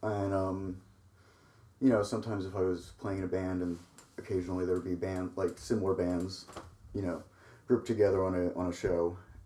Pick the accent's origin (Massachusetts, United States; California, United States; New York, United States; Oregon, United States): New York, United States; I'm a Jew from New York. Do I really need an agent?